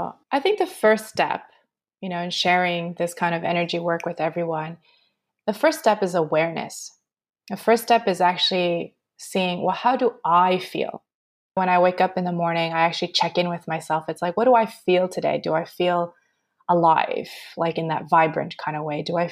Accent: Montreal, Quebec, Canada; now in Australia; I'm in Australia, but I used to be in Canada. I'm born and raised in Montreal. I'm second generation Canadian

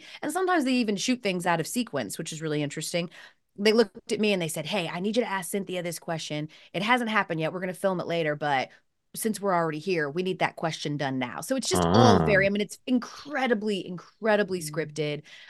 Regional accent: Atlanta, Georgia, United States; When I was living in Atlanta, of course I'm from Atlanta

